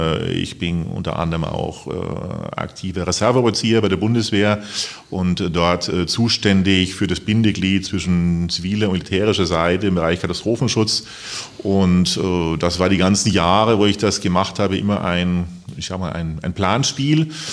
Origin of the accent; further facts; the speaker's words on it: Regensburg, Bavaria, Germany; moved away as an adult; also born or lived in Munich; now in Wiesbaden, Germany; Ja, ich stamme aus Regensburg, also Bayern. Bin dort aufgewachsen und dort die ersten Semester studiert und dann nach München gewechselt. Dort fertig studiert und noch die ersten Berufsjahre verbracht. Und jetzt, wie ich eben schon erwähnt hatte, seit 1988 hier in Wiesbaden.